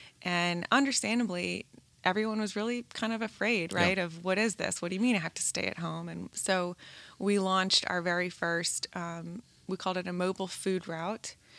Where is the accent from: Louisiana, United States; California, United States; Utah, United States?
Louisiana, United States; New Orleans; I'm from Louisiana, I'm from New Orleans, moved to Baton Rouge, but I've never sort of worked in that side of the world